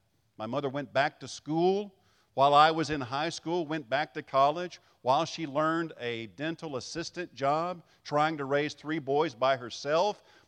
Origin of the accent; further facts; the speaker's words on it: Marion, Illinois, United States; also born or lived in Hayti, Missouri; I'm from Marion, I was born in Hayti, Missouri. Now raise your hand if you've ever heard of it.